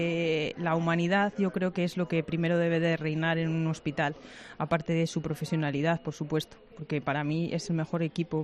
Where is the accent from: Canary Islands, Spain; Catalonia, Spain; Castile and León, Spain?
Castile and León, Spain; Soria; also born or lived in Madrid; De Soria. Y estuvimos otro tiempo viviendo en Madrid y ahora hemos vuelto aquí